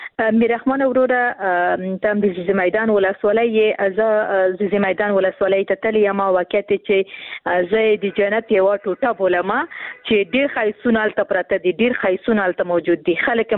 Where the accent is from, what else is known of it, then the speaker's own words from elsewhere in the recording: Khost, Afghanistan; ورور زه هم د خوست یم